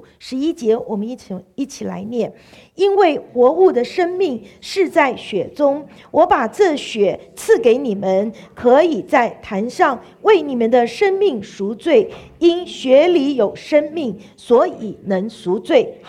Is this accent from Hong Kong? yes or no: no; Taiwan; 我们在台湾人在台湾又有另外一样东西很喜欢吃的，叫做猪血糕。